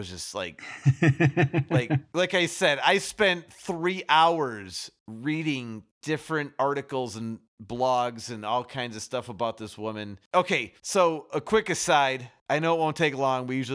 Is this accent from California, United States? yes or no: no; Chicago, Illinois, United States; Yeah, I get it, because I'm from Chicago.